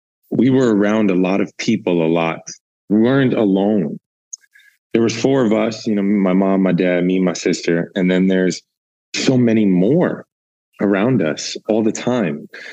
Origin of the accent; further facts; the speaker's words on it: New York City, New York, United States; It helps that I grew up in New York, Queens specifically, because I had the Dominican food made by Dominicans.